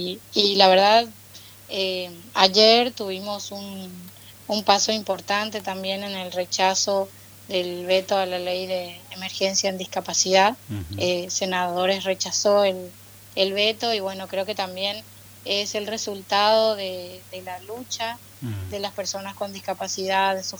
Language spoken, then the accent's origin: Spanish; Paraguay; now in Posadas, Argentina; yo soy de Paraguay, actualmente vivo acá en Posadas Misiones, desde que comencé la universidad, vivo acá